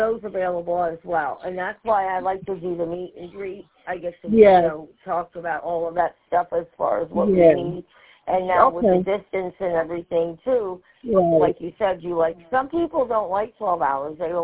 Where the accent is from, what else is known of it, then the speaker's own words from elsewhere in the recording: Whitehall, Pennsylvania, United States; also born or lived in Cementon, United States; So I grew up over in Whitehall. Actually, I lived in Cementon, and that's right across the bridge to Northampton.